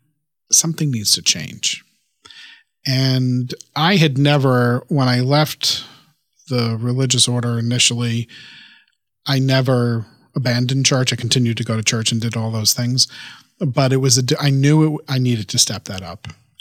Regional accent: Queens, New York, United States; So I was born in Queens and raised in Queens and near Long Island. So in a ethnic Roman Catholic family. Sort of half Irish, half Italian.

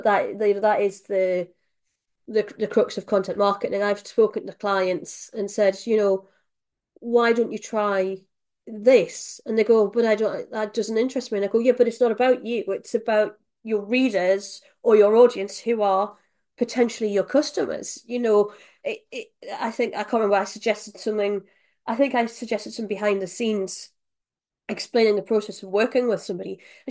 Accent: United Kingdom; And of course we're British and we take biscuits very seriously and also crisps

